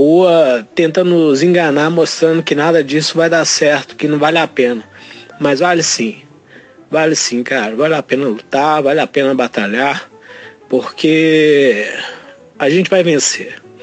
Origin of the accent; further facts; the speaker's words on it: Belo Horizonte, Minas Gerais, Brazil; Eu sou mineiro, eu sou aqui de Belo Horizonte